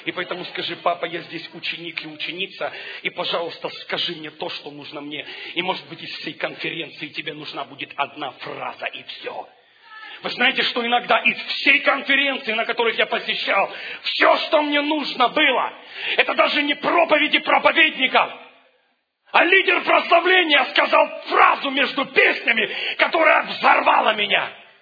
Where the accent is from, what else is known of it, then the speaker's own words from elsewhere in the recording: Ukraine; я рос на Украине, и у нас был слепой дед на 6-м этаже.